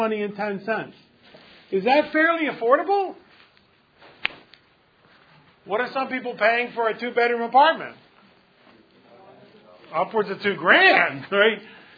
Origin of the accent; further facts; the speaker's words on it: Pennsylvania, United States; I'm from Pennsylvania. Pennsylvania is what it actually is. A good place to be from.